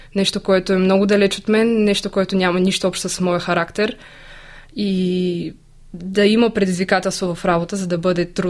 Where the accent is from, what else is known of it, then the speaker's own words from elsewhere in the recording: Russia; Bulgarian is a second language; аз не съм българка, аз съм рускиня и много се притеснявах в началото